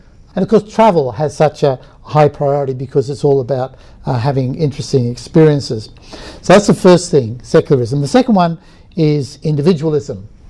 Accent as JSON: {"language": "English", "country": "Australia", "said": "You know, yes, we have certain things as Australia, different from if I was a Nigerian or I came from Brazil or somewhere."}